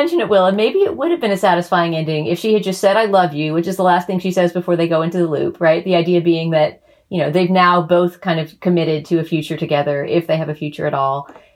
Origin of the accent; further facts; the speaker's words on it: Texas, United States; she drives from Palm Springs to Texas, just because, well, partly because I'm Texan